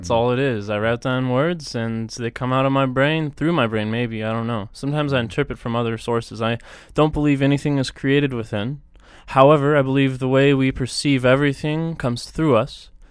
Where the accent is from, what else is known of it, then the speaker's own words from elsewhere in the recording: Cheney, Washington, United States; I was born in Spokane, and I'd like to say I'm from Spokane, but the truth is I was raised on the plateau right next door from Cheney, Washington. However, I've been in Spokane the last few years here, so I'd still say I'm from Spokane.